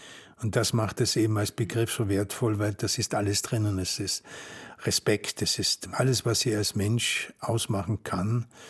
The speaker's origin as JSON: {"language": "German", "country": "Austria", "said": "Wenn Sie sagen, dass das österreichische Klischee darin besteht, dass wir alle Nazis sind."}